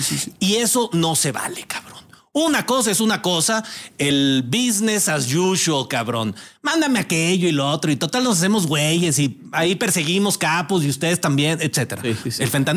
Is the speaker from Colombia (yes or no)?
no; Monterrey, Nuevo León, Mexico; porque ustedes saben que como buen regiomontano, yo tengo ciertas filias